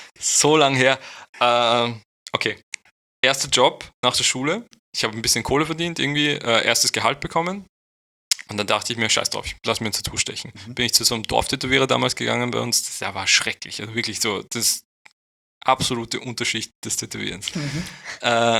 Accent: Austria; also born or lived in Bosnia and Herzegovina; Aber ich bin in Österreich aufgewachsen. Also wir sind mit, ich glaube, ich war 1 Jahr alt oder 2 Jahre alt, wie wir geflüchtet sind.

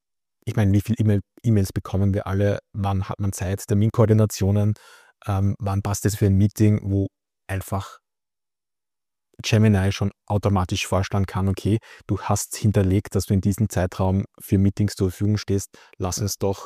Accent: Austria; wir sind ja beide Österreicher, wir sind mitten in Wien.

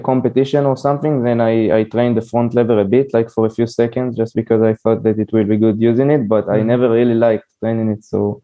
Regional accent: Israel; English is a second language; I'm 19 years old. I'm from Israel.

